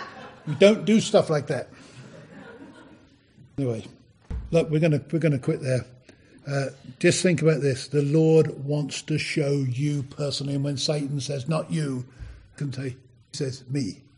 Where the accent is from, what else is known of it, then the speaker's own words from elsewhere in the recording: England, United Kingdom; We're British. We don't do stuff like that. I remember the exact place I was driving along back in England decades ago.